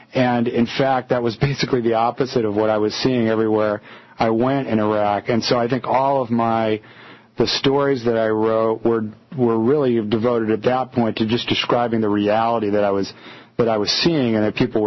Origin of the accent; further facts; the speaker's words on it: United States; Well, I had my own feelings about the war as an American before I went over there.